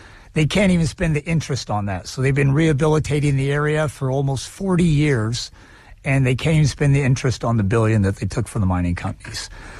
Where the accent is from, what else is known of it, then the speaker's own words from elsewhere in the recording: Kellogg, Idaho, United States; Oh, I grew up in Kellogg, Idaho